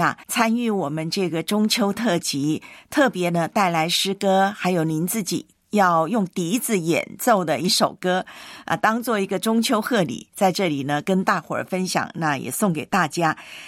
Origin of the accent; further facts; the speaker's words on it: Taiwan; now in Hong Kong; 因为呢，今天在我的老家呢，台湾呢是假日